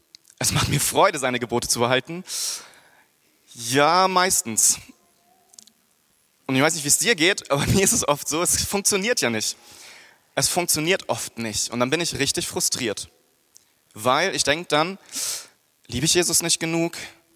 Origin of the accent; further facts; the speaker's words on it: Freiburg, Baden-Württemberg, Germany; Ich komme aus Süddeutschland, Freiburg, da haben wir ganz viele davon, Kaiserstuhl.